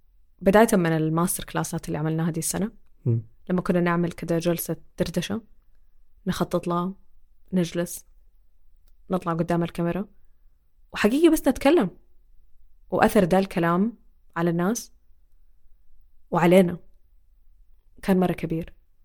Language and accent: Arabic; Saudi Arabia; إحنا زوجين من السعودية، عندنا 5 أبناء،